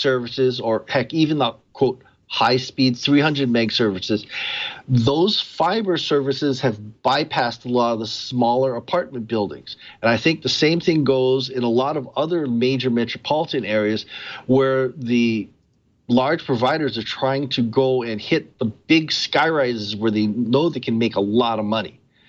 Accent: Honolulu, Hawaii, United States; let's use my hometown of Honolulu as an example, where we have 2- and 3-story brick walk-ups.

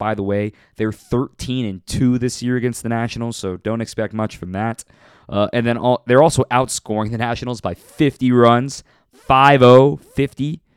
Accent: Texas, United States; born there; If that takes away my Wisconsin card, I understand. I was born in Texas, guys.

